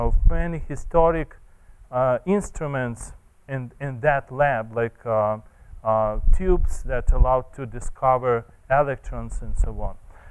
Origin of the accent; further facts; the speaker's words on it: Boulder, Colorado, United States; Last year, we had a summer school in Boulder, Colorado, that's my hometown.